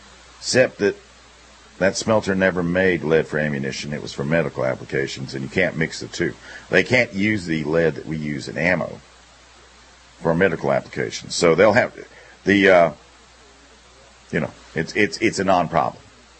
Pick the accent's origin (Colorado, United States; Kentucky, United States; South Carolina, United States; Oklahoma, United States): South Carolina, United States; senior senator from my home state of South Carolina